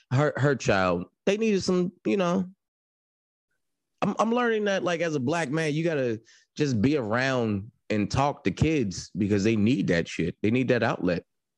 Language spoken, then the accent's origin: English; New Jersey, United States; I am a Capricorn from Jersey.